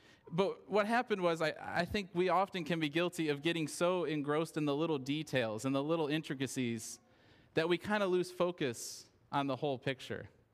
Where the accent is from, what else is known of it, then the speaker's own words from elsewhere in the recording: Michigan, United States; now in East Tennessee, United States; I grew up in Michigan, and coming down here, I was so amazed at the beauty of East Tennessee when I got here.